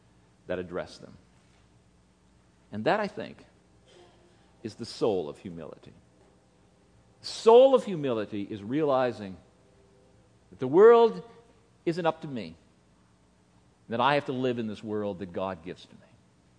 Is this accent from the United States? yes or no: no; Austria; Growing up in Nazi-occupied Austria, I knew air raids from daily experience.